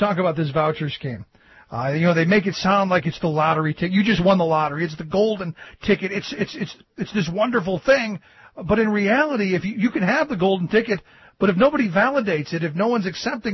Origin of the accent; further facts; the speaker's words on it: Cleveland, Ohio, United States; You know, you talk about this vouchers, and in my hometown of Cleveland, they've done it for some time